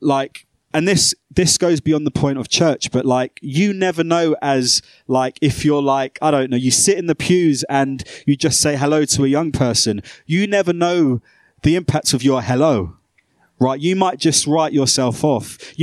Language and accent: English; London, United Kingdom; I sound more like a broadcaster now probably than I did growing up in South London, but I was a foster kid